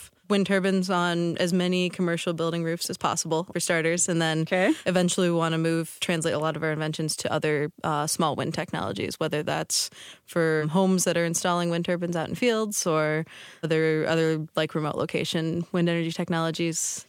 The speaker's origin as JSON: {"language": "English", "region": "Ohio", "country": "United States", "tie": "born or raised there", "lives_now": "St. Louis, United States", "said": "I grew up in Ohio. I went to engineering school at Olin College of Engineering in Boston."}